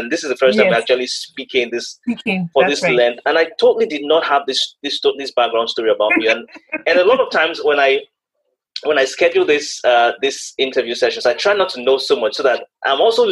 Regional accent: Nigeria; And that's because coming from where we came from Nigeria, where we've come from

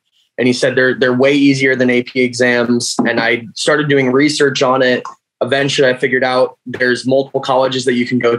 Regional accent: Colorado, United States; I am from Colorado originally, but actor, filmmaker, writer.

